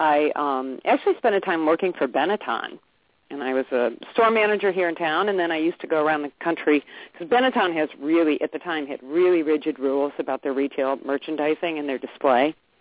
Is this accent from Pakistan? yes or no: no; St. Louis, Missouri, United States; Yeah, I grew up right here in St. Louis, Missouri, which I love. St. Louis is kind of a city with a kind of a small town feel, but I like it.